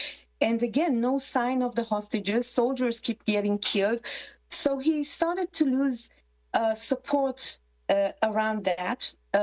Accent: Iran; I am an Israeli citizen, but I'm also of Iranian origin, and I grew up in Iran

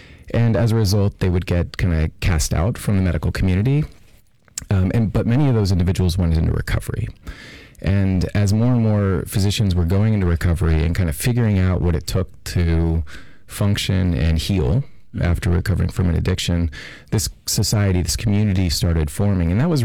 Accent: Montana, United States; So I grew up in Montana, and I think my interest in addiction really started then.

